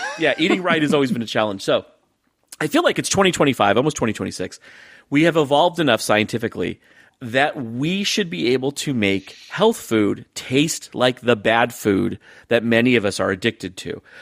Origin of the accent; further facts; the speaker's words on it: the West, United States; I'm from the West. We do not have Whoopie pie. Whoopie has a different meaning out here.